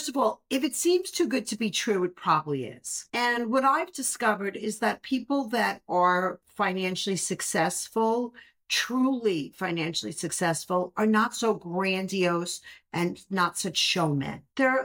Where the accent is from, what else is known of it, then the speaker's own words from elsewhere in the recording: Brooklyn, New York, United States; Yeah, I grew up in Brooklyn.